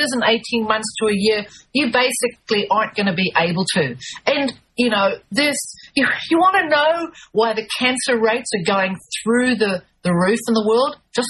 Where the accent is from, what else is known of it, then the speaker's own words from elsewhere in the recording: United States; moved away; And as an American, I can stand here, you know, on the very edge of the South Pacific and go, oh, my goodness, what have you done?